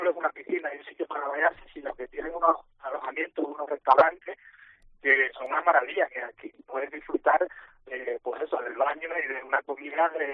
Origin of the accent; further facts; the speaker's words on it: Robledillo de Gata, Extremadura, Spain; vas a poder descubrir la esencia de, en este caso, de mi pueblo, de Robledillo de Gata.